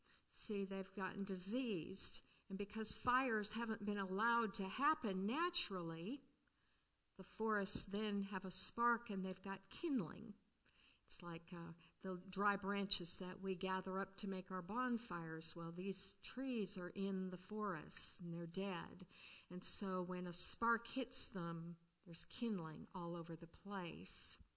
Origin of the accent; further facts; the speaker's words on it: California, United States; I was raised in California. And so when they talk about Santa Ana winds, I can feel it on my face.